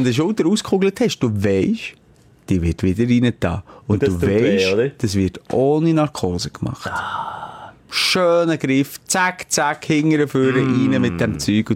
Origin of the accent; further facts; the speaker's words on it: Switzerland; Sind wir Schweizer